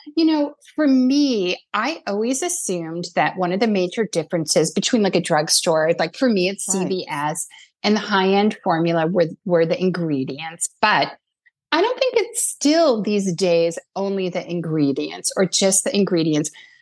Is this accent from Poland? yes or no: no; New Jersey, United States; You know, where I grew up in New Jersey, Tish, it was L'Oreal and Lancome had a very big production plant there.